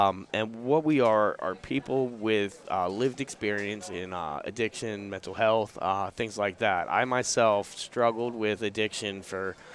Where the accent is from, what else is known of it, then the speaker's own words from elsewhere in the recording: Edgewood, Maryland, United States; I grew up in Edgewood.